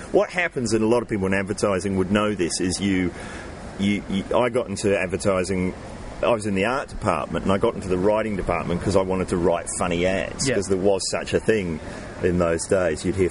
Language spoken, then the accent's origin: English; New Zealand; accent: New Zealand; Because my accent was so thick, my New Zealand accent